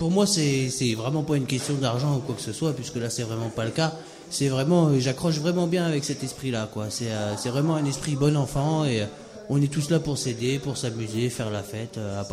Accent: Paris, Île-de-France, France; puisque je viens de Paris, je suis né ici, j'ai grandi à Paris, et puis bon, ben, me revoilà.

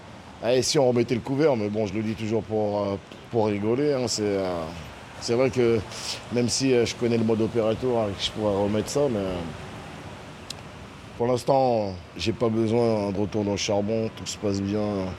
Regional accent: Haiti; Je suis venu d'Haïti, c'est-à-dire ma mère, elle est arrivée ici, elle avait peut-être 18 ans

